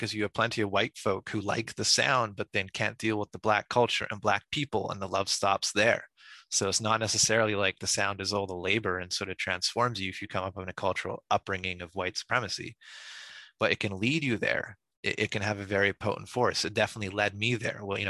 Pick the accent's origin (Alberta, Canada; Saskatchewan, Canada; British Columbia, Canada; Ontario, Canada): British Columbia, Canada; Vancouver; I'm from Vancouver, Canada.